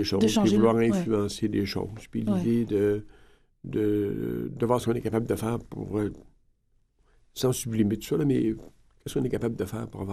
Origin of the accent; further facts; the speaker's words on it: Péribonka, Quebec, Canada; Moi, je suis originaire du Lac-Saint-Jean, je suis né à Péribonka, au Lac-Saint-Jean, où j'ai vécu jusqu'à l'âge de 11 ans, et dans une famille de 4.